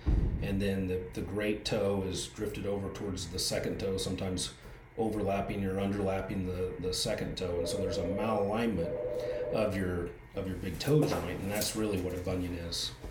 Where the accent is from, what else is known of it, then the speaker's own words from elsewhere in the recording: Clarinda, Iowa, United States; I'm from Clarinda, Iowa, southwest Iowa.